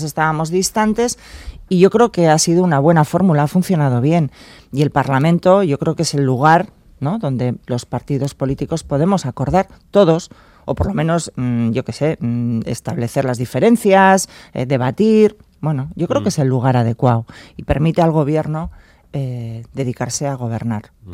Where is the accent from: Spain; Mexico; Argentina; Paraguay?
Spain; Basque Country; en una sociedad como la vasca, que arrastramos 50 años de violencia terrorista, de mucho sufrimiento